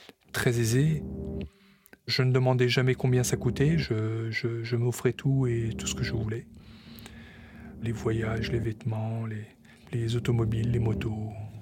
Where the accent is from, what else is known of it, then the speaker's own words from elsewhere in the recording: France; accent: American; moved away as an adult; also born or lived in United States; Je parle le français avec l'accent américain comme ça. J'avais perdu tous mes repères. Rappelez-vous, j'étais parti aux États-Unis à l'âge de 18 ans.